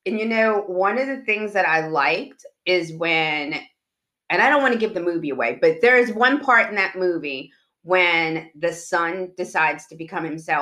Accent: New Orleans, Louisiana, United States; I'm just like mixed. I'm from New Orleans right now.

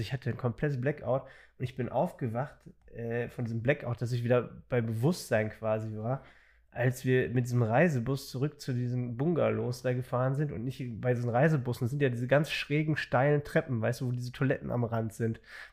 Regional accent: Herdecke, North Rhine-Westphalia, Germany; eine Spezialnummer nach Herdecke in meiner Heimat gewählt, bei Dortmund.

